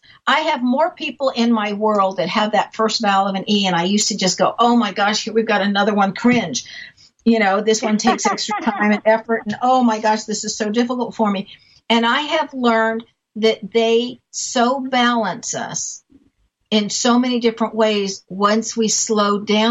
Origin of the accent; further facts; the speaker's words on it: San Diego, California, United States; Well, and I grew up in San Diego. So I have a, you know, like to me, that was partly home, you know, when you grow up someplace.